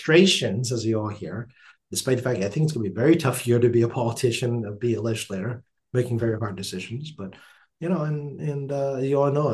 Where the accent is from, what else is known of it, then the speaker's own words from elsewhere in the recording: Massachusetts, United States; accent: Boston; Oh, here is my full Boston accent comes fruition at this end of a show.